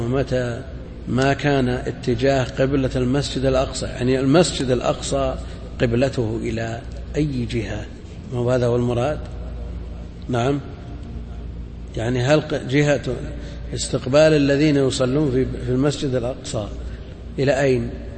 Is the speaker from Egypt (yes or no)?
no; Najd, Saudi Arabia; لها شروح معروفة في الحجاز، ما هي معروفة عندنا في نجد لكن هي معروفة في الحجاز